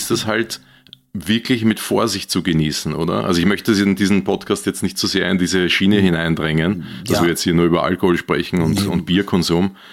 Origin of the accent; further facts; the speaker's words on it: Austria; Als Österreicher war das einer der ersten, die ich gehört habe.